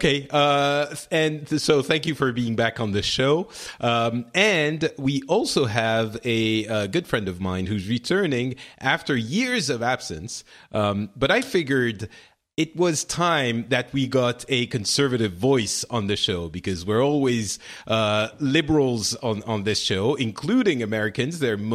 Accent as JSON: {"language": "English", "country": "France", "said": "I'm from France"}